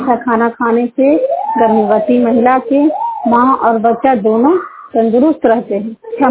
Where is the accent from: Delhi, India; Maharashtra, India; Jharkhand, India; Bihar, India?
Bihar, India; Hilsa; जिला के हिलसा प्रखंड जिन्नार गांव और जिन्नार पंचायत की निवासी हूँ